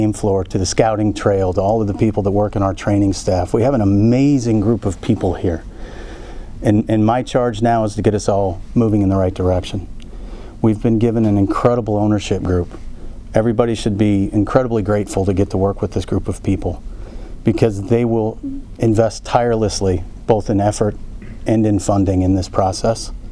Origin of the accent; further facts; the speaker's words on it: Phoenix, Arizona, United States; I was raised in Phoenix with the Colangelo family and Cotton Fitzsimmons and scouting mentors like Dick Van Arsdale.